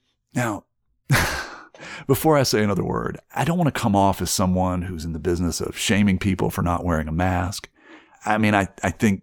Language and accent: English; West Virginia, United States; now in New York, United States; And the fact that I live in an urban blue state in New York, and I spend a great deal of time in my home state, red, rural West Virginia